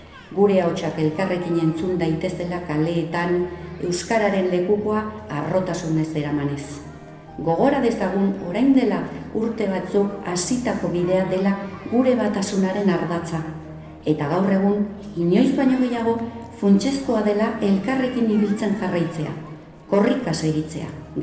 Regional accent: Irun, Basque Country, Spain; 23. Korrika Irundik, gure herritik abiatzea

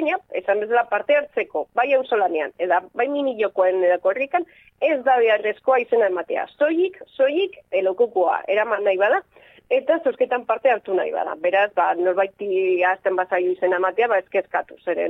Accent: Vitoria-Gasteiz, Basque Country, Spain; Ni Gasteiztarra naiz

